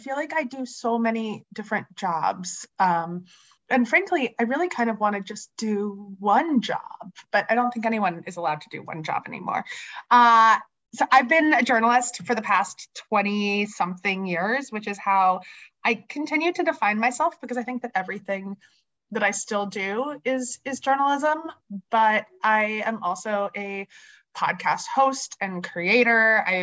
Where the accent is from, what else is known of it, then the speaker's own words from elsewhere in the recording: Pennsylvania, United States; I grew up in the Philly suburbs in Bucks County, and then I went to UPenn for college, and now I'm back here living in Center City with my family.